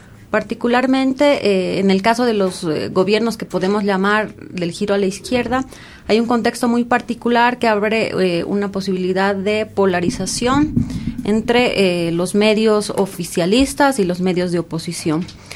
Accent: Ecuador; en lo que respecta a mi opinión sobre mi país, que es Ecuador, puedo decir que en los medios en mi país tienen una cierta particularidad

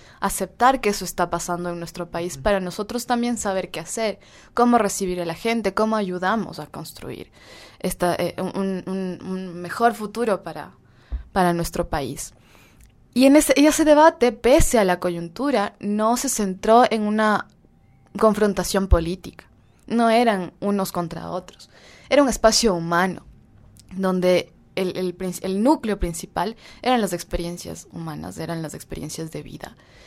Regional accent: Ecuador; los ecuatorianos teníamos vivencias similares a las que presentaban los venezolanos y las venezolanas

